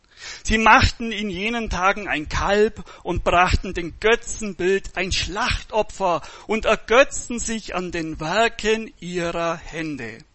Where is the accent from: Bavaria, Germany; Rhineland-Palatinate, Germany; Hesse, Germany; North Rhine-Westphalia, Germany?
Bavaria, Germany; Und ich bin mir sicher, bei uns im Allgäu würde das nicht passieren.